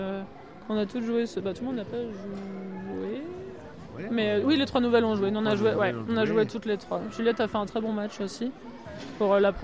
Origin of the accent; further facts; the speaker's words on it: Hauts-de-France, France; En fait, je suis du Nord, mes parents habitent à Marcq-en-Barœul, et du coup, je voulais revenir dans le Nord.